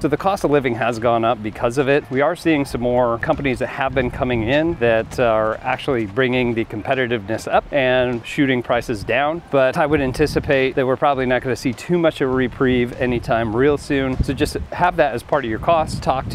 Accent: New York, United States; A lot of the times when I grew up in New York

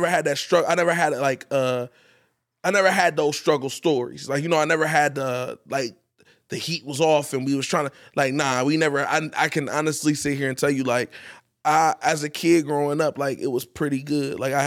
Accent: Akron, Ohio, United States; I'm from Akron. I'm from Akron, Ohio. West Side, my trash go out on the Thursday. You feel me? So, yeah, I'm a West Side boy, man. Yeah. Born and raised, still stay in Akron, actually. Like, I'm an Akron native.

